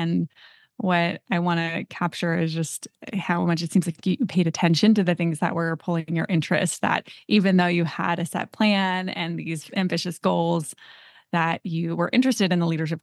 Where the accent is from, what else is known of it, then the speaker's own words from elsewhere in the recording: Arizona, United States; I also spent a little bit of time in Arizona, so I'm glad to hear that you're in my home state for a period of time, nice and warm.